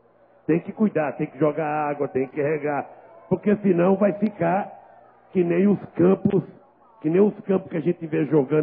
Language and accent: Portuguese; Northeast Region, Brazil; now in São Paulo, Brazil; pelo fato de eu ser um nordestino, morando em São Paulo, virei vascaíno